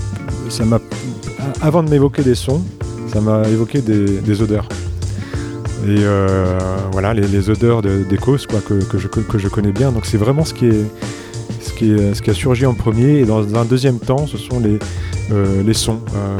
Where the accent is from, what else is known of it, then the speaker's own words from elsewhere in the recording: Grand Est, France; je viens de Lorraine, des Vosges plus précisément